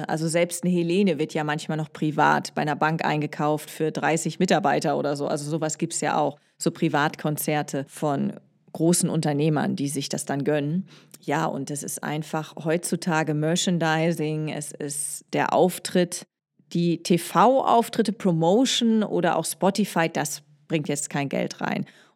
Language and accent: German; Hamburg, Germany; Ja, genau. Das ist auch hier meine Heimat.